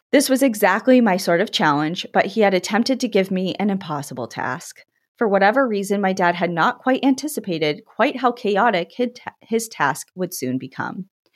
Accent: Oregon, United States; I'm from Oregon, which obviously means I know a lot about beavers.

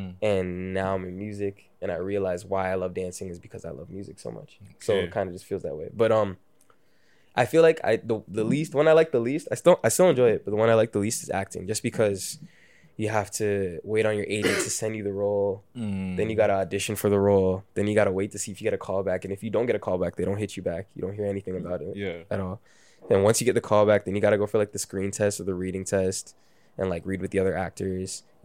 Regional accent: Brampton, Ontario, Canada; also born or lived in Toronto / Mississauga; I was born in Toronto, grew up in Brampton, and then I moved to Mississauga with my mom around like age 10. So I always kind of went between Brampton and Saga

